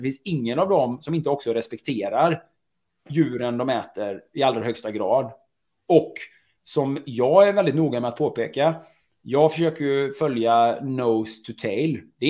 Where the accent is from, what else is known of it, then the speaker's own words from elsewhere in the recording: Västra Götaland County, Sweden; producenter som finns här nära min hemstad i Sjuhäradsbygden.